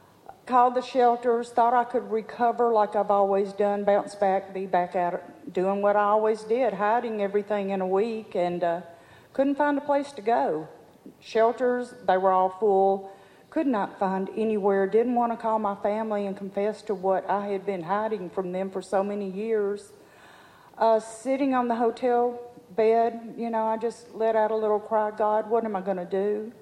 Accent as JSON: {"language": "English", "town": "Nashville", "region": "Tennessee", "country": "United States", "said": "If you can't tell, I'm from Nashville, Tennessee. So I bring Southern hospitality to you. I grew up in a very loving, very Christian household."}